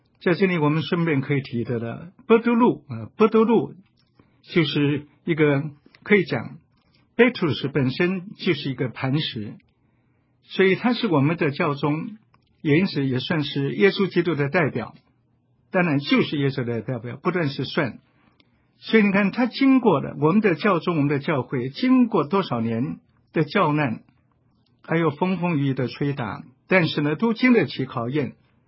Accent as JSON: {"language": "Chinese", "town": "Xiamen", "region": "Fujian", "country": "China", "tie": "born or raised there", "said": "我也到了福建我的故乡厦门，"}